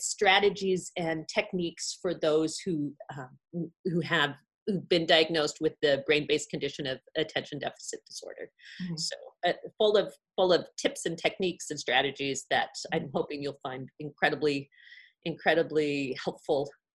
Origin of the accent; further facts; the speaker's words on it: Seattle, Washington, United States; For me, I'm from Seattle, so we love our coffee.